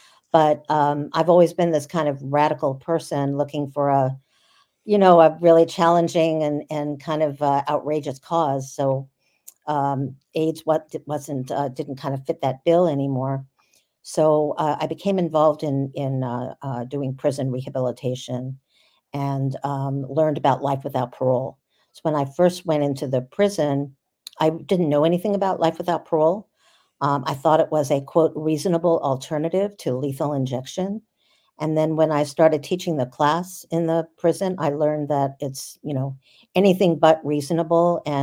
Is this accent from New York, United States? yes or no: yes; New York, United States; So I grew up in New York, and I was kind of I came from a background of a lot of childhood trauma